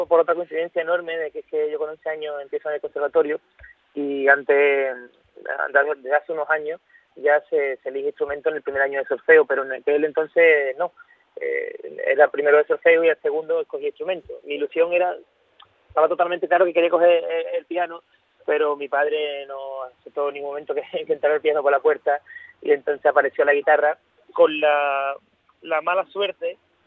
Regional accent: Morón de la Frontera, Andalusia, Spain; also born or lived in Seville; sigo viviendo por suerte allí junto a mi familia. Y estuve en Sevilla tiempo justo de nacer y después mi vida nací en Morón. Y además una coincidencia, ya que Morón, como todos bien sabéis, es un pueblo muy de guitarra

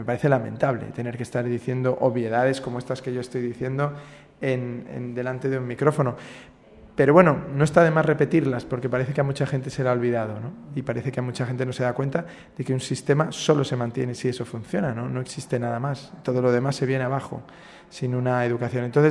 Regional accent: Spain; Y yo, no, lo siento, soy español

